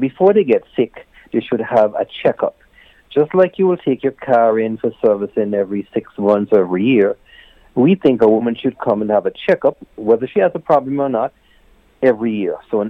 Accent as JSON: {"language": "English", "country": "Antigua & Barbuda", "tie": "born or raised there", "also_born_or_lived": "Canada", "said": "So, I'm born and raised in Antigua, and then I went away to Canada, where I studied and specialized in obstetrics and gynecology."}